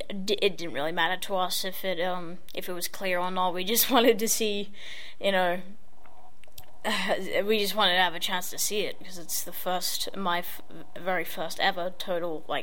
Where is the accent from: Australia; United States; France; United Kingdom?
Australia; Sydney, New South Wales; and I'm from Sydney.